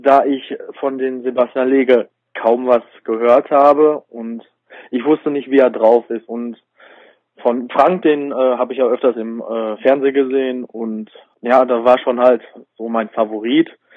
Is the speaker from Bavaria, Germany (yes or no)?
no; Witten, North Rhine-Westphalia, Germany; ich komme aus Witten.